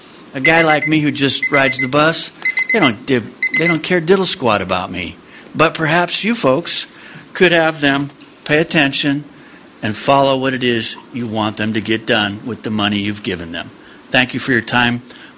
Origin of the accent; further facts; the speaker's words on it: Santa Rosa, California, United States; I'm from Roseland up in southwest Santa Rosa. It's known officially in some quarters as a disadvantaged, underserved, unincorporated county area.